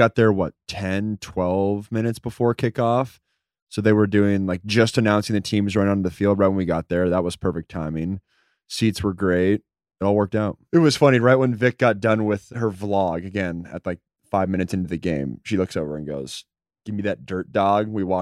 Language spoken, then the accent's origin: English; United States; As an American man, I can't make, or I am not good at making elite Thai, Chinese, Japanese cuisines